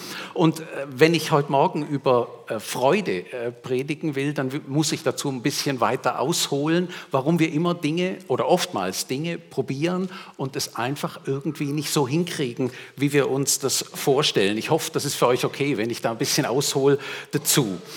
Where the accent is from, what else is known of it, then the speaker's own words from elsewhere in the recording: Germany; moved away; Oder wenn ich in mein Heimatland nach Deutschland schaue